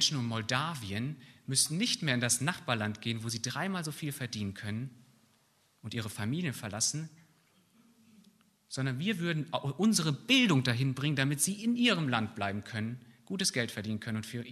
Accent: Bad Oeynhausen, North Rhine-Westphalia, Germany; Hier in Sellenroth, in Linden, in Bad Oeynhausen, Nordrhein-Westfalen, wo ich herkomme, in Deutschland, in der Welt.

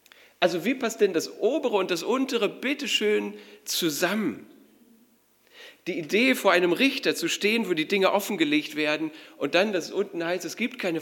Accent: Germany; denn gerade wir als Deutsche denken ganz besonders schnell und vor allem immer an das Negative.

